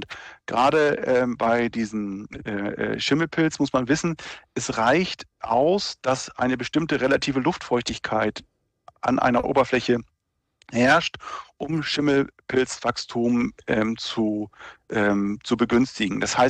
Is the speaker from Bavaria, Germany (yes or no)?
no; Lower Saxony, Germany; also ich bin ja aus der Nähe von Lüneburg